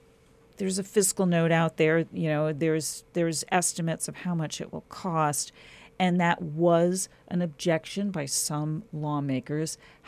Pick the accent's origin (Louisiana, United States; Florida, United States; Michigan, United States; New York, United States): New York, United States; New York State, which is my home state, only just this winter actually raised the age.